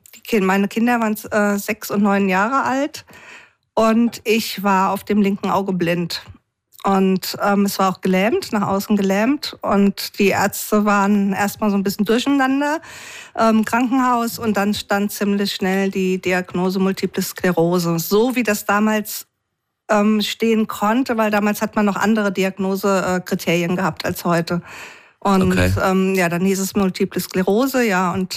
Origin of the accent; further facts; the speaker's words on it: Mainz, Rhineland-Palatinate, Germany; aus Mainz, ein echtes Benzer Mädchen.